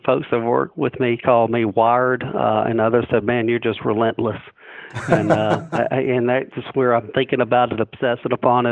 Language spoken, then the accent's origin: English; Mississippi, United States; I will tell you, as growing up in Mississippi, I never thought about once in my life of working anything in the Pacific Rim.